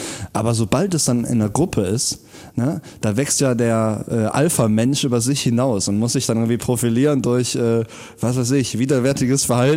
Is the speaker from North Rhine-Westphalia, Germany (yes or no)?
yes; North Rhine-Westphalia, Germany; der hieß aber irgendwie bei uns im Rheinland Hans Muff.